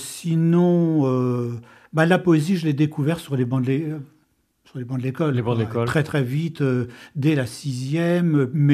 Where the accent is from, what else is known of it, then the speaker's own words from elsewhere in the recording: Normandy, France; Mais je suis normand, clairement.